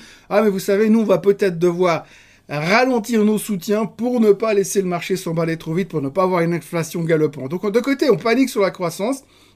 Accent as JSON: {"language": "French", "region": "Geneva", "country": "Switzerland", "said": "Donc moi je suis Genevois, donc je suis au boulot alors que la plupart des gens n'y sont pas. Ici à Genève"}